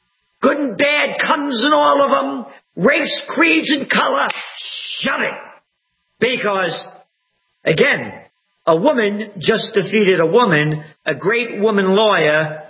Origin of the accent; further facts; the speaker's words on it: Brooklyn, New York, United States; Hey, all the New Yorkers, all you libtard freaks, all you people, I'm from Brooklyn. You're not from Brooklyn. You people aren't the people I grew up with.